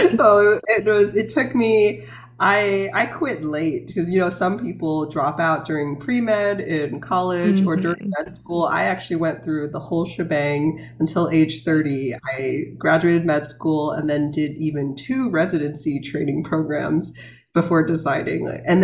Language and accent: English; New York, United States; also born or lived in Beijing, China; I was born in Beijing, China, and grew up on mostly East Coast, New York in the US. I moved when I was age three.